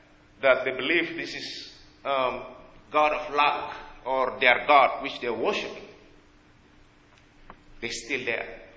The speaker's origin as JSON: {"language": "English", "country": "South Sudan", "second_language": "English", "said": "I am from Africa, from South Sudan. Back there, until now, there is still some people worshipping idols."}